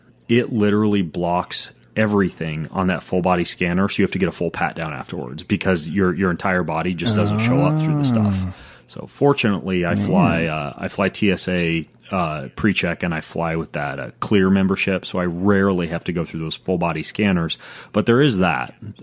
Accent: Spokane, Washington, United States; I flew Milan to Frankfurt to Seattle to my hometown, Spokane.

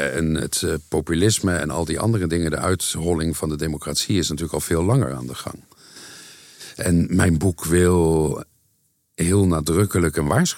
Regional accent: Netherlands; moved away; Ik voel me nog steeds heel erg betrokken bij mijn vaderland. En ik volg de Nederlandse politiek op de voet. Maar de afstand helpt.

